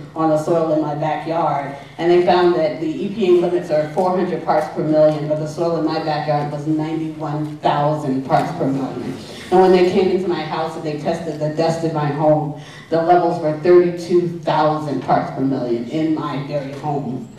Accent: Appalachia, United States; I am an Appalachian coal miner in a profession where 76,000 of my comrades have died of black lung disease since 1968.

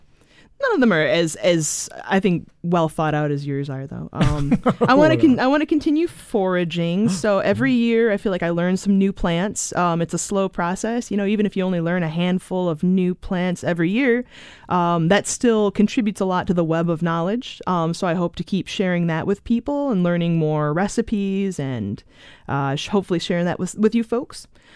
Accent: Saginaw, Michigan, United States; I'm from Saginaw, Michigan.

